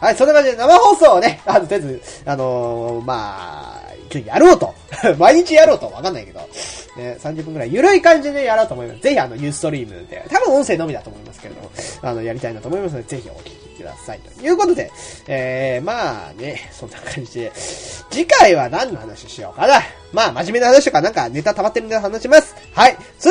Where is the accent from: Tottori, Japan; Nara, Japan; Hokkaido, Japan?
Hokkaido, Japan; Sapporo; でもうちの実家はなんかあれみたいで、そう。見れないんですよ。札幌に帰らないでも見れないんですよ。